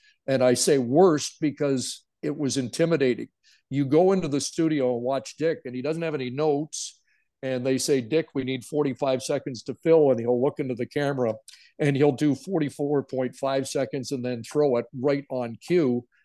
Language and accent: English; Toronto, Ontario, Canada; because I grew up in Toronto